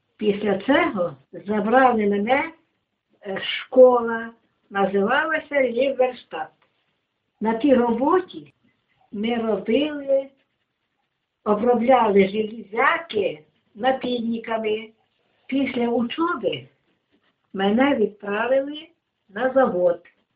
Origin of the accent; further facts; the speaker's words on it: Selykhivka, Vinnytsia Oblast, Ukraine; born there; moved away; Народилися в Вінницькій області, Теплицький район, село Селихівка.